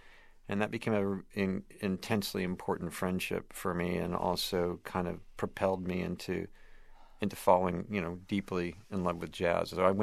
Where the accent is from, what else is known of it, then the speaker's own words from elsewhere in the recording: Portland, Oregon, United States; I was from Portland, Oregon. And Portland, Oregon, was sort of a required stop in a dying art form.